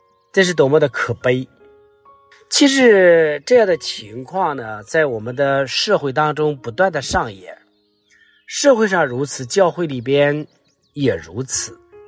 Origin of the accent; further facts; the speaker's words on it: China; 我们中国人经常说一句俗语